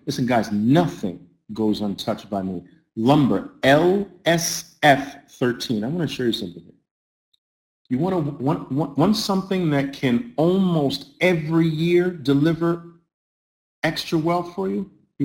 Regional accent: New York, United States; I'm from New York.

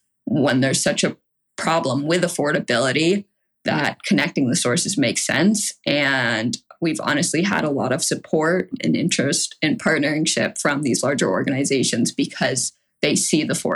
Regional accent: Chestnut Hill, Massachusetts, United States; I am originally from Chestnut Hill. Our family has moved how many times now? Like between 8 and 11 times around the greater Boston area.

